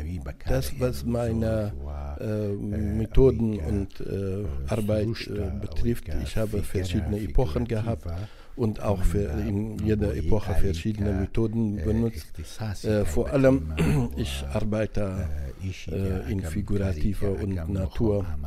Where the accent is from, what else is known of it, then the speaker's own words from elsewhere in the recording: Sulaymaniyah, Sulaymaniyah Governorate, Iraq; born there; German is a second language; moved away as an adult; Ich bin in Kurdistan geboren, in Stadt Süleymaniye am 1.7.47.